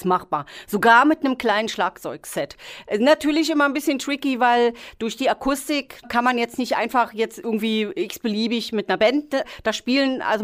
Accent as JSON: {"language": "German", "region": "Berlin", "country": "Germany", "tie": "born there", "moved": "yes", "lives_now": "Eifel, Germany", "said": "Ja gut, also ich bin jetzt kein wirkliches Eifelkind, wie man hört. Ich komme gebürtig aus Berlin, aber bin dann irgendwann in der Eifel hängen geblieben."}